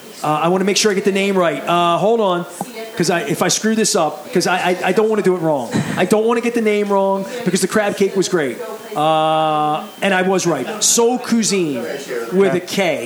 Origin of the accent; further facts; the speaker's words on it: Canton, Maryland, United States; I'm from Canton, Upper Canton.